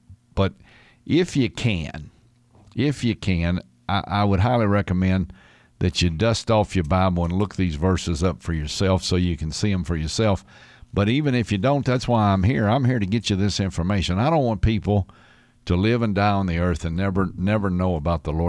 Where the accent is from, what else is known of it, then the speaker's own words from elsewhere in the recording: United States; Man, I tell you what, we as American people, we got to be careful we don't buy into all this stuff people tell us.